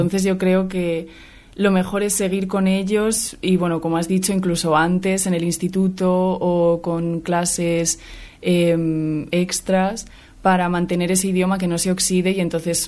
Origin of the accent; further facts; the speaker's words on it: Salamanca, Castile and León, Spain; Sí, bueno, es que soy salmantina, entonces la verdad es que no me planteé irme a ningún otro lado.